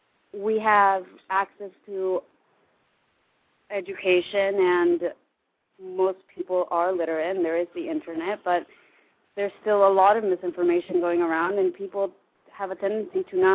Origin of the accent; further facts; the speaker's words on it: Northern Mariana Islands; also born or lived in Peru; I was born in Peru. I was raised in the Northern Mariana Islands, which are 3 hours out of Japan, but it is a U.S. territory, meaning we speak English and use the dollar